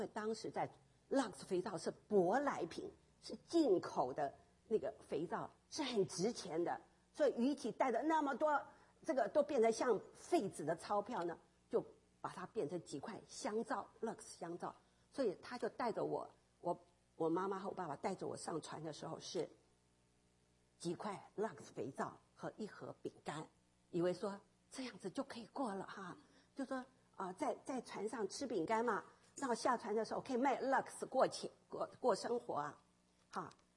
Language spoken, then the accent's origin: Chinese; Taiwan; also born or lived in Fujian, China; 我的爸爸是军人啊，我出生在福建。当我两岁的时候，国共战争啊